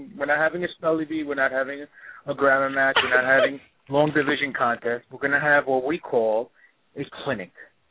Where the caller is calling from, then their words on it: New York, United States; I'm calling from New York.